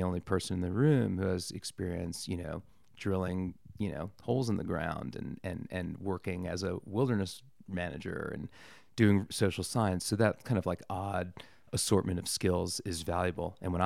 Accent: Washington, District of Columbia, United States; I grew up in Washington, D.C., and in high school, I had a great experience of riding.

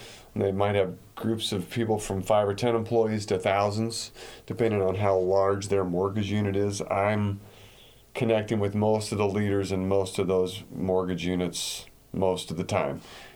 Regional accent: Waukee, Iowa, United States; also born or lived in Agency / Ottumwa; I'm from Iowa originally, born in Agency or Ottumwa. So I'm an Iowa kid.

